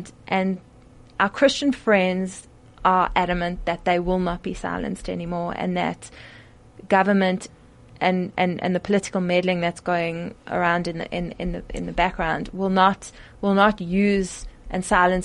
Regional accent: South Africa; For me as a South African, I feel like, you know, Mandela Day and feeling so proud of being South African

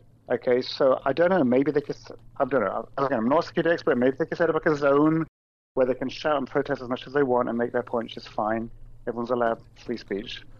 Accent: England, United Kingdom; I mean, I grew up in England

